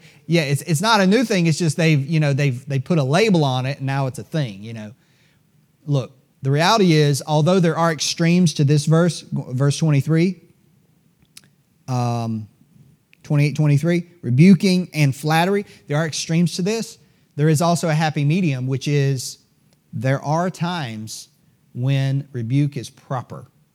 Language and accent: English; the South, United States; Southerners, and I was born and raised in the South, but Southerners are taught to flatter.